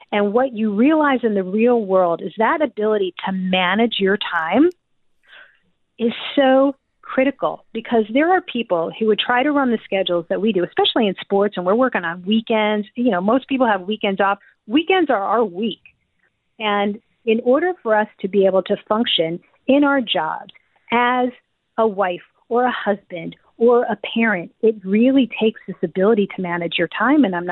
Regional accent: New Jersey, United States; I grew up in New Jersey, and we were just all about, like, you know, disco and hip hop.

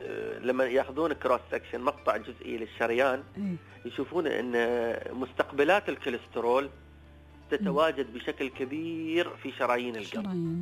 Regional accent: United Arab Emirates; إحنا من أهل الإمارات

